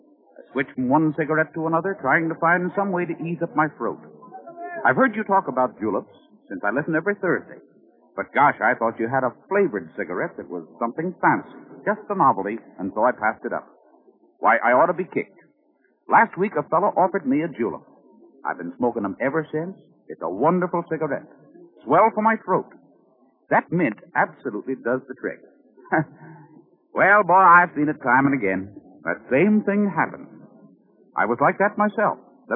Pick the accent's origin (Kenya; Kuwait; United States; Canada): United States; Philadelphia, Pennsylvania; Near Philadelphia, my hometown.